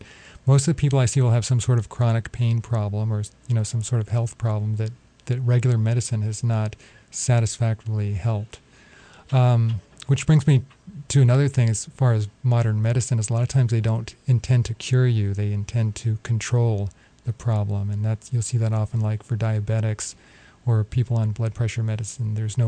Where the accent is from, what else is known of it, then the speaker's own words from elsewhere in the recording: Florida, United States; So I grew up in Florida